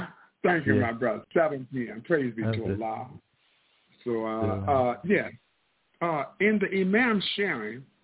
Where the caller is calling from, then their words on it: St. Louis, Missouri, United States; I'm calling in from St. Louis, Missouri.